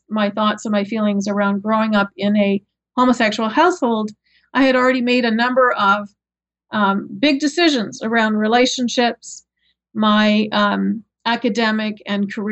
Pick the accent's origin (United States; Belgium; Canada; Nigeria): Canada; I'm a Canadian